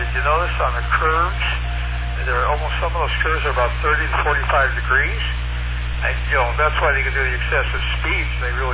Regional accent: West Coast, United States; So, you know, growing up on the West Coast and everything, I saw a transition, big transition.

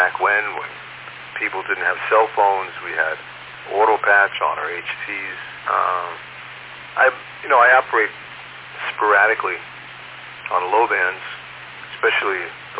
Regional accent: Bayside, New York, United States; Well, I'm 75, so I grew up in Bayside, but I married and came out of here to Lake Success.

